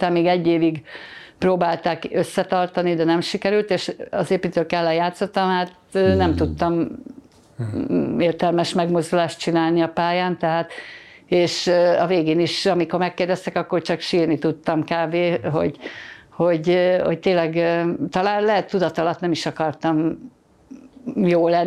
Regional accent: Budapest, Hungary; Tehát én kőbányai gyerek voltam, és az a vicces, hogy most az irányító számom az ugyanaz, mint amikor gyerekként a Pongrácz telepen felnőttem. Úgyhogy egy kicsit kikalandoztam a Józsefvárosba, de az se olyan messze.

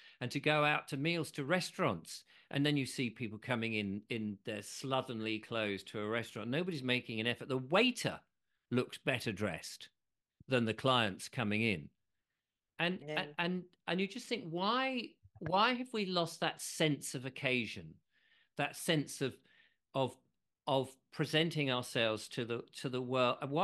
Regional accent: England, United Kingdom; I'm English.

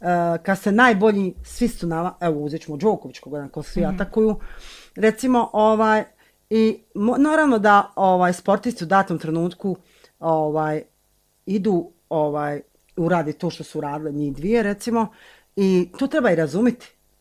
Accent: Tuzla, Tuzla Canton, Bosnia & Herzegovina; Znači, mi smo rasli sa sportom u Tuzli.

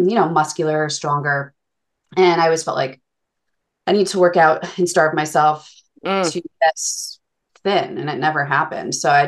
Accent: North Haven, Connecticut, United States; So I grew up in North Haven.

